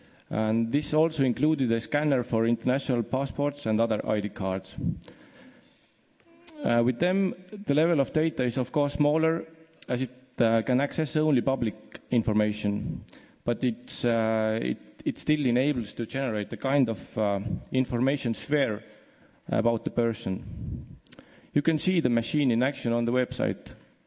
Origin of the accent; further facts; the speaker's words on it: Estonia; English is a second language; We come from Estonia, and Estonia is a little country in Northeast Europe.